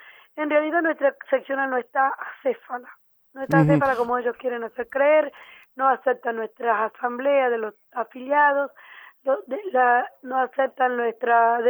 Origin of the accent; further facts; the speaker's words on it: Juan Bautista Alberdi, Tucumán, Argentina; now in Buenos Aires, Argentina; Nosotros venimos hace 3 días desde Tucumán, de Alberdi, Tucumán, acá a Buenos Aires